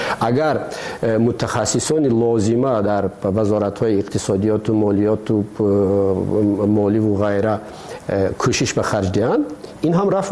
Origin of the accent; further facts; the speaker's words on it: Tajikistan; ما تاجیک هستیم. همین است وطن ما